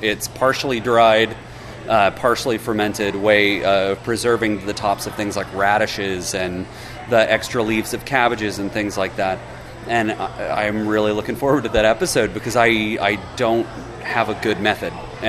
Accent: Alabama, United States; I'm a vegetarian from Alabama.

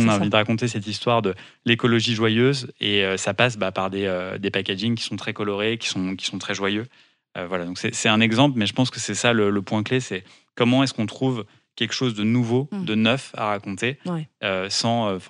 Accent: Lyon, Auvergne-Rhône-Alpes, France; Parce qu'on est tous les deux de la région Rhône-Alpes, puis il vient d'Aix-les-Bains, et donc moi, je suis lyonnais.

